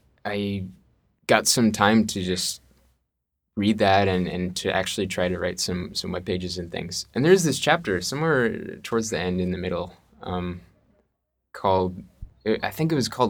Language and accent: English; Portland, Oregon, United States; And then I was growing up in Portland, Oregon at the time.